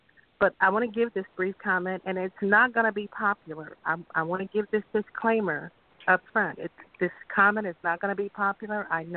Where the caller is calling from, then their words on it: North Carolina, United States; I'm calling from North Carolina.